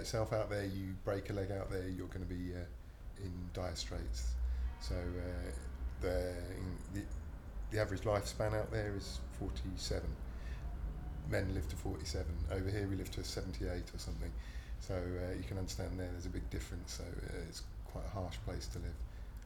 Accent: Cambridge, East of England, United Kingdom; also born or lived in Lewes / Rochdale / Hebden Bridge; now in Nottingham, United Kingdom; Lived in Nottingham for about 27 years, something like that, yeah. Originally from Cambridge, moved to Lewes in Brighton, near Brighton. Moved to Rochdale, then spent a lot of time in a place called Hebden Bridge in West Yorkshire, and then went to Nottingham.

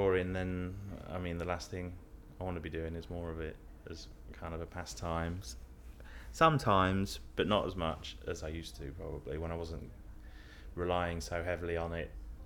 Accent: Peterborough, East of England, United Kingdom; also born or lived in Birmingham; Yeah, I'm originally from Peterborough, where I live now. I went to university in Birmingham when I was 18 and lived there for 13 years.

